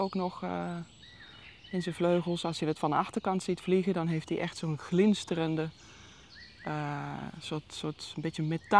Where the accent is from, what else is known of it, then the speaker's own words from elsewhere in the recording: Helsinki, Uusimaa, Finland; moved away as an adult; Ik ben in Helsinki opgegroeid, geboren en opgegroeid. Tot mijn 19e ongeveer gewoond.